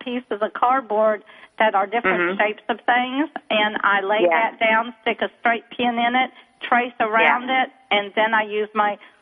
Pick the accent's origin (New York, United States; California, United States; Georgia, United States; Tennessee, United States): Tennessee, United States; No, it's Tennessee. I live in Texas, but I'm from Tennessee.